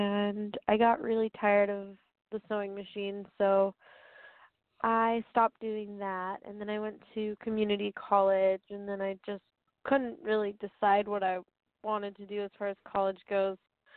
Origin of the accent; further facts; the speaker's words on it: Boulder, Colorado, United States; also born or lived in Michigan; I was born in Michigan and raised in more of the Boulder, Colorado area. Then I moved to Denver during college.